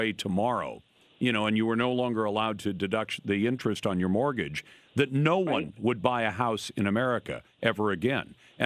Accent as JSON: {"language": "English", "region": "Washington", "country": "United States", "said": "including one in my home state of Washington"}